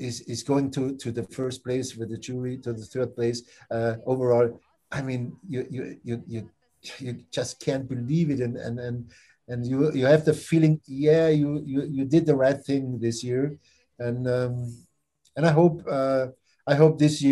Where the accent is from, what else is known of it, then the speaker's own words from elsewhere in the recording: Austria; English is a second language; "Hey, where are you guys from?" And we said, "Yeah, we're from Austria."